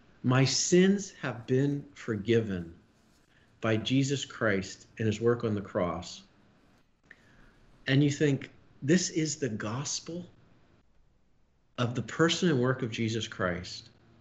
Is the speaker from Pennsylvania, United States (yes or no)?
yes; Pittsburgh, Pennsylvania, United States; I grew up in Pittsburgh in the 70s. How could I not be? I had to be a clandestine Steelers fan when I was in Lancaster because all those Eagles fans are just, they'll kill you. But no, now that I'm down here